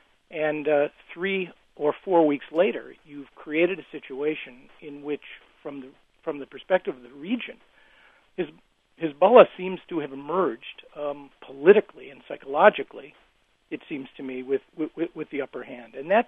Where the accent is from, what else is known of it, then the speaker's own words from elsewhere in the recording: United States; And as an American, I think that's where my interest lies.